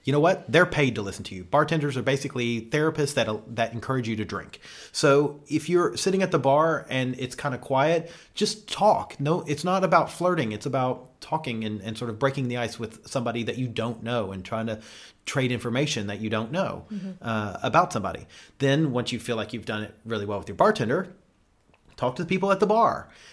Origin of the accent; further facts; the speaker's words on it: United Kingdom; accent: British; They heard my British accent.